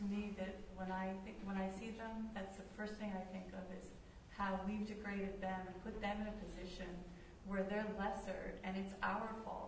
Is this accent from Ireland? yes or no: yes; Ireland; I'm Irish. My grandparents were hugely racist.